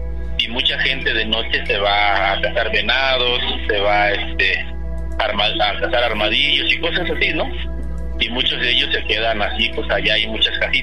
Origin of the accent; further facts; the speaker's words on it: Guerrero, Mexico; now in Mexico City, Mexico; yo soy del estado de Guerrero, pero radico aquí en la Ciudad de México.